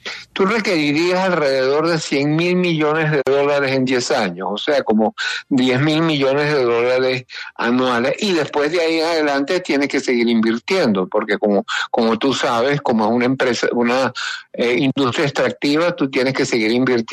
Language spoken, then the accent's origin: Spanish; Colombia; Yo sí soy colombiano, por cierto, también.